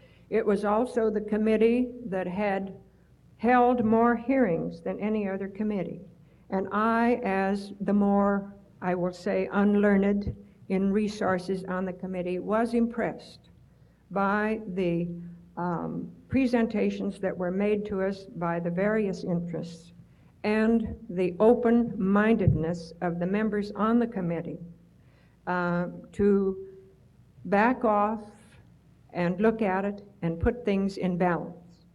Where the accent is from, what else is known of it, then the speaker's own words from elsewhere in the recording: Nome, Alaska, United States; born there; But I was born in Nome. My father was one of the gold seekers in the gold rush. Very proud of my pioneer heritage, not only in the pioneering of Alaska, but in aviation.